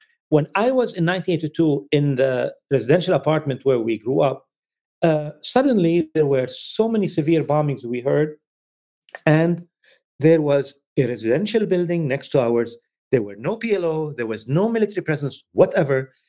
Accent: Lebanon; But anyway, as far as growing up in Lebanon, it was a story of massacres that never stopped.

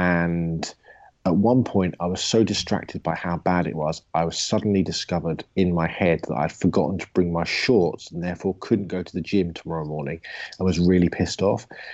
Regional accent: England, United Kingdom; I am the English guy.

